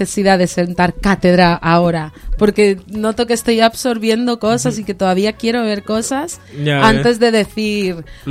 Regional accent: Equatorial Guinea; yo soy de Guinea.

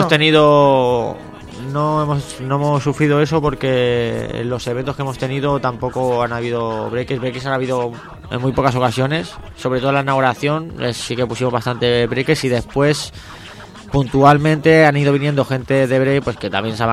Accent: Catalonia, Spain; Nosotros somos catalanes y incluso la radio también la hacemos en castellano

